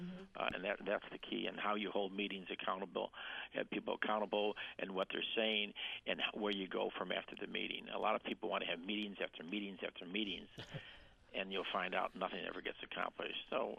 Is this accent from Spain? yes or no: no; United States; You know, we grew up in the United States, and the world is moving quicker.